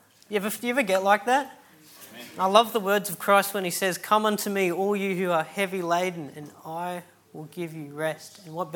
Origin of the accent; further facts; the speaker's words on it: Cooranbong, New South Wales, Australia; I'm from Currumbong. I've grown up here my whole life.